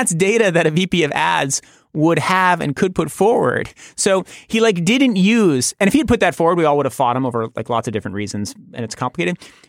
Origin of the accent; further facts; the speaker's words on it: United States; And I resent that as a member of the media, and I resent that as an American